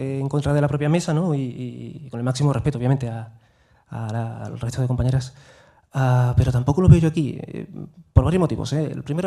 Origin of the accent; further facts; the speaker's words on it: Málaga, Andalusia, Spain; vengo de Málaga